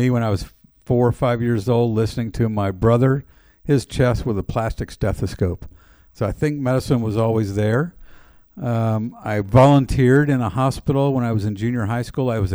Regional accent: Fort Benning, Georgia, United States; born there; also born or lived in Thailand / Germany / Arkansas; So I grew up, well, I was born in Fort Benning, Georgia. My dad was in the Army, spent 23 years in the Army.

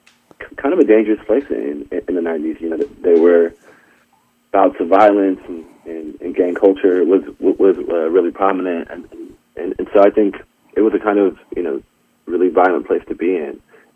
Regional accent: Los Angeles, California, United States; I grew up in Southeast L.A., about 10 minutes away from Compton.

